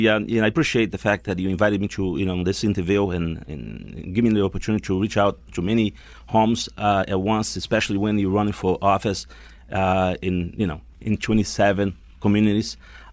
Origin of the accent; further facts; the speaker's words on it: Brazil; I'm originally from Brazil, and my grandfather on my mother's side was Brazilian Indian, and on my father's side, of Portuguese, background.